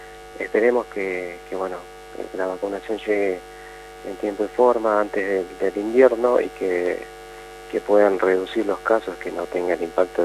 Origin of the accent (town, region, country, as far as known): Argentina